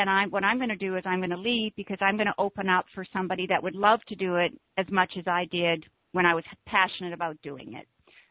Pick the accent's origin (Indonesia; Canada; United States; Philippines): Canada; I drove from the States back to Canada because I'm Canadian.